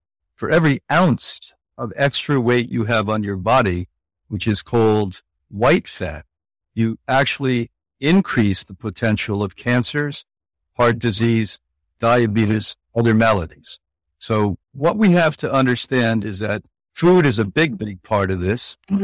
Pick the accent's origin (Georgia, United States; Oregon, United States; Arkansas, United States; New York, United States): New York, United States; And of course, I'm from New York in America.